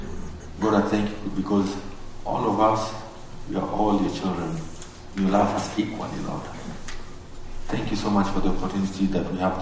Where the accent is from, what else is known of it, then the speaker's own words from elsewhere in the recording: Kenya; As you can see, I'm actually from Kenya.